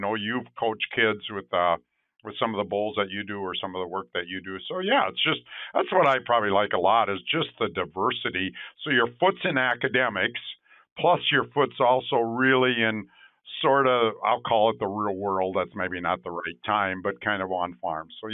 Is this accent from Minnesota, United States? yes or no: yes; Minnesota, United States; It was actually my hometown, first robot in the state of Minnesota.